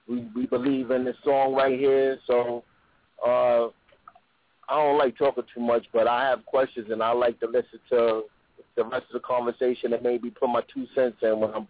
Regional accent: Brooklyn, New York, United States; now in Richmond, United States; I'm an artist from Richmond, Virginia, originally from Brooklyn, New York.

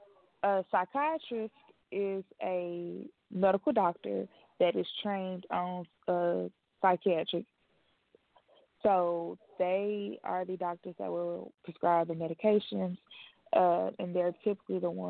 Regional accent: Helena, Arkansas, United States; Arkansas. So I'm from the Arkansas Delta.

